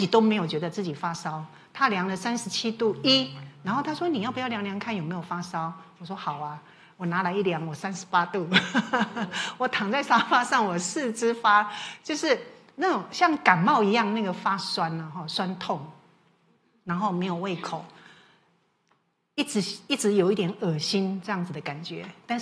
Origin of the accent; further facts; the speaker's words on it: Taiwan; 我们会想要去打，是因为我们从台湾来的。